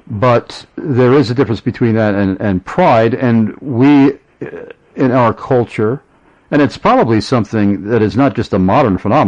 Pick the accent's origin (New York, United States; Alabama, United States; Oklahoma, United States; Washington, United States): New York, United States; now in Pennsylvania, United States; at least that I've noticed growing up in New York and living here in Pennsylvania in the Northeast